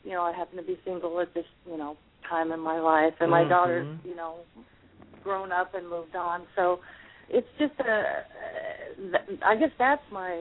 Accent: Bakersfield, California, United States; I'm actually from Bakersfield.

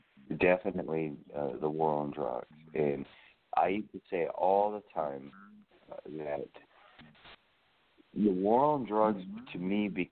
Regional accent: Baltimore, Maryland, United States; don't get me wrong, I love Baltimore. I'm from there. I love it. But I recently moved out

